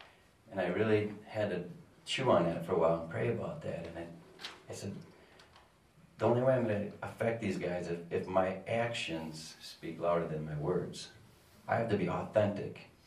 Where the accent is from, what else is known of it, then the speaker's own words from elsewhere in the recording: Dallas, Texas, United States; We lived in West Dallas. I grew up in West Dallas, both my wife and I.